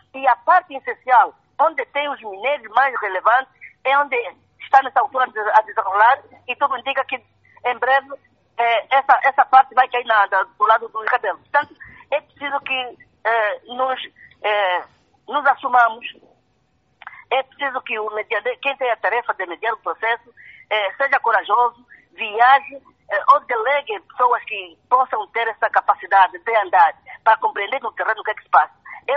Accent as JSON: {"language": "Portuguese", "country": "Angola", "said": "como bem nos lembramos, nós somos angolanos"}